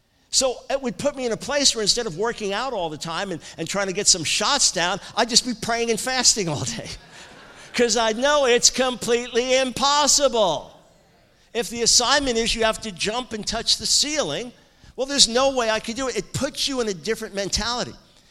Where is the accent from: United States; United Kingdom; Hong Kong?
United States; New York; I'm from New York, right? We root for the Yankees, it's okay.